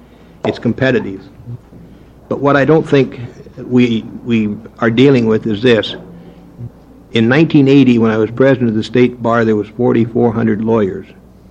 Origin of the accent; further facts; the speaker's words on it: Salem, Oregon, United States; I'm an attorney from Salem.